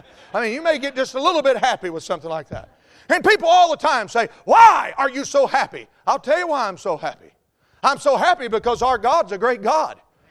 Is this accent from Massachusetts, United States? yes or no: no; North Carolina, United States; I mean, we're Appalachian people.